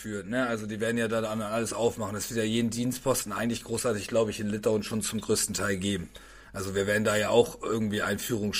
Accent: Osnabrück, Lower Saxony, Germany; oder auch jetzt in meiner Heimatstadt Osnabrück, dann wissen alle, wo ich wohne.

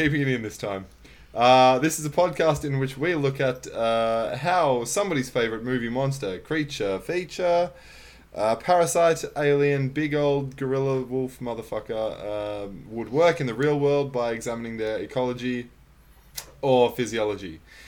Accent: Australia; And I'm from Australia, so I have no way of, you know, identifying

